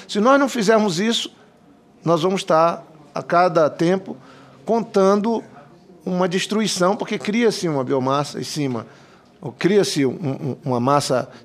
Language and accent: Portuguese; Amazon, Brazil; eu que venho da Amazônia, e que na Amazônia já há décadas estamos tentando sair dessa agenda negativa